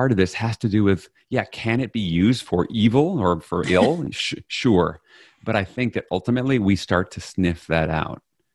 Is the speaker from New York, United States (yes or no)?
no; Texas, United States; I'm from Texas, or you know, like